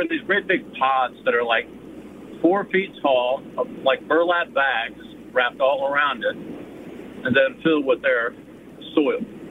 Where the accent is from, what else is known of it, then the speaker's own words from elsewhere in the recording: United States; I grew up in Montgomery County, but I have friends that went out to California when I lived out there.